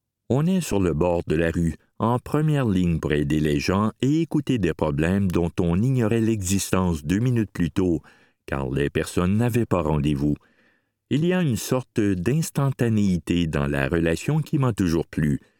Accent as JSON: {"language": "French", "town": "Lévis", "region": "Quebec", "country": "Canada", "tie": "born or raised there", "said": "Ma famille vient de Kamouraska, dans le Bas-Saint-Laurent. Je suis né en 1979 à Lévis, où j'ai vécu durant 22 ans. J'ai étudié à Québec."}